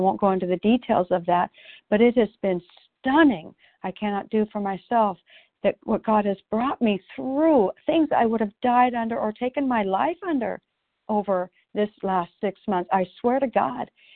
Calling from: Oregon, United States

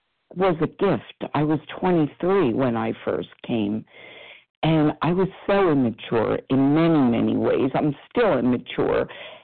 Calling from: Pennsylvania, United States; from outside of Philadelphia

